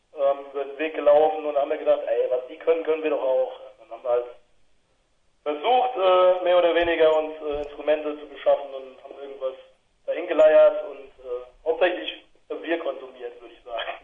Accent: Dillenburg, Hesse, Germany; now in Siegen, Germany; Dillenburg, Siegen, aus der Gegend. Mittlerweile wohnt die Hälfte von uns in Siegen, kommen ursprünglich aus Dillenburg.

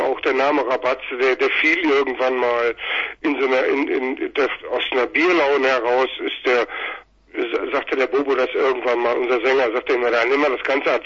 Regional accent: Bonn, North Rhine-Westphalia, Germany; Ja, genau, wir kommen aus Bonn.

